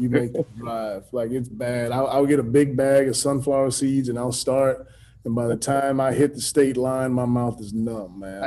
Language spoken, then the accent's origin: English; San Antonio, Texas, United States; when I grew up, I grew up in San Antonio, Texas.